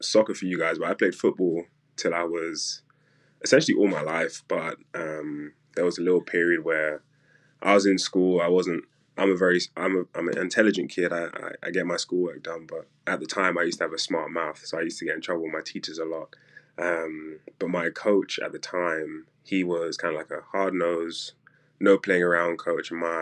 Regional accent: London, United Kingdom; moved away as an adult; now in United States; Originally, I'm from London, England.

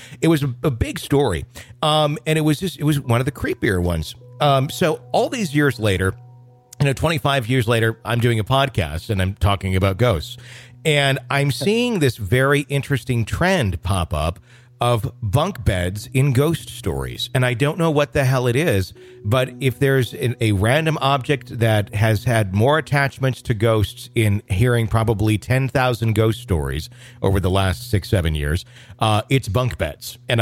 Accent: Wisconsin, United States; I grew up in Wisconsin, and this town was like 20 miles down the road.

